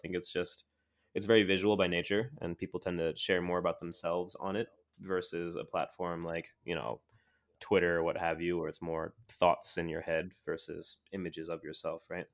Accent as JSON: {"language": "English", "town": "Montclair", "region": "New Jersey", "country": "United States", "tie": "born or raised there", "said": "I grew up in Montclair, New Jersey, which is a pretty nice part of New Jersey. I'm not going to front. It's suburban, nice."}